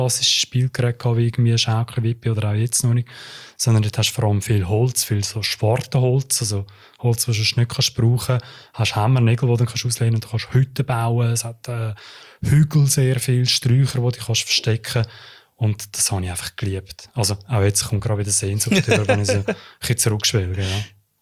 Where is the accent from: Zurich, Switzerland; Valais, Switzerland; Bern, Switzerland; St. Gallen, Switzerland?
Zurich, Switzerland; Uster; Wo ich Kind war, ich bin ja in Uster aufgewachsen